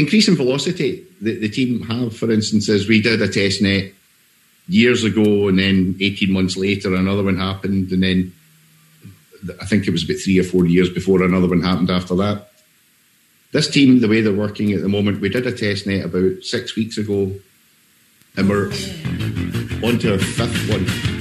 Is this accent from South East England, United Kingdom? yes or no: no; Scotland, United Kingdom; but it's a good thing about being Scottish in one way. You're downtrodden by many other people, especially our neighbours.